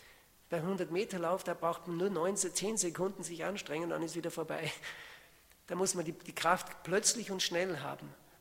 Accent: Austria; Als ich jung war, war ich fasziniert von den Skifahrern. Bei uns in Österreich, da kann man gut Skifahren.

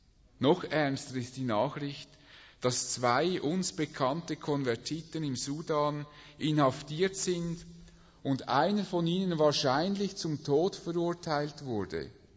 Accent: Switzerland; Bei uns in der Schweiz sind wir ja noch sehr frei.

